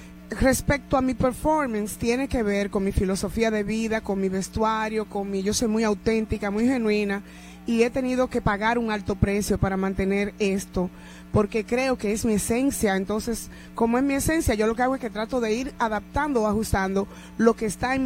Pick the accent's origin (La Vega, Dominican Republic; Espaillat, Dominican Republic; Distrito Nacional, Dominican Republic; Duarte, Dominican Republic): Duarte, Dominican Republic; San Francisco de Macorís; Porque generalmente yo soy de San Francisco de Macorís y sabes que la gente de San Francisco somos seres 56.